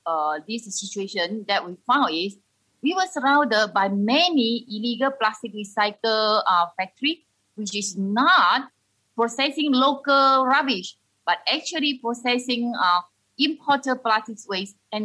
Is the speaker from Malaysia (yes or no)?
yes; Jenjarum, Selangor, Malaysia; I was back to my hometown called Jenjarum to take care of my elder parents.